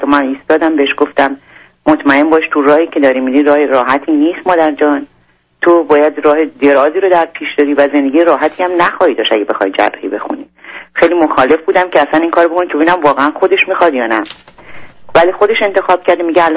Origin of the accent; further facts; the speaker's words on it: Iran; moved away; ما از ایران که اومدیم شوهر من ممنوع الخروج بود، نمیذاشن از ایران بیاد. قرار بود ما بیایم برای مدت کوتاه اینجا باشیم که بعد بیایم آمریکا.